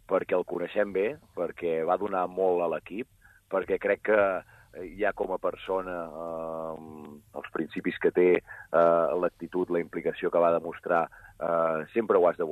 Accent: Girona, Catalonia, Spain; de veritat que com a gironí, com a aficionat

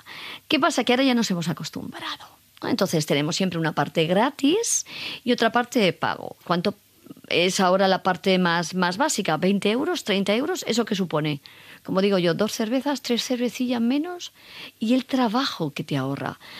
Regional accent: Cuenca, Castilla-La Mancha, Spain; moved away as an adult; now in Madrid, Spain; cuando vine yo aquí a estudiar, ¿no? A Madrid, yo soy de Cuenca

